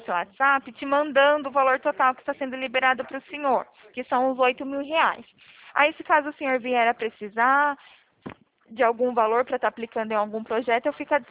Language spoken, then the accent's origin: Portuguese; Araras, São Paulo, Brazil; Sou daqui de Araras mesmo